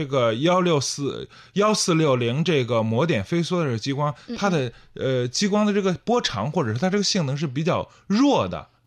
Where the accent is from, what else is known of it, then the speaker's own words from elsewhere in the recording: China; 那么所以说它就会更加适合我们中国人这种情况